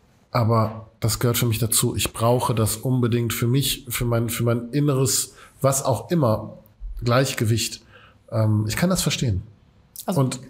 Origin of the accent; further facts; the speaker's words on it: Essen, North Rhine-Westphalia, Germany; Wir kommen aus Katernberg.